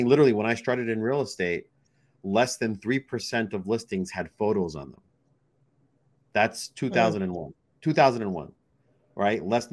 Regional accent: Manhattan, New York, United States; I was in Brooklyn mostly, but, you know, I grew up in Manhattan.

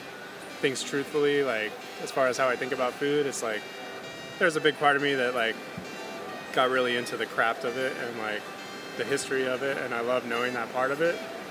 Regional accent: Texas, United States; also born or lived in Colorado; Just growing up in Texas and then moving to Colorado, we took a lot of trips down to New Mexico when I was a kid

